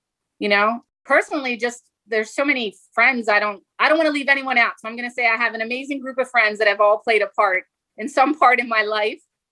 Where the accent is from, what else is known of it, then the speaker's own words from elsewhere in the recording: Westchester, New York, United States; I grew up right on Minor Street in Westchester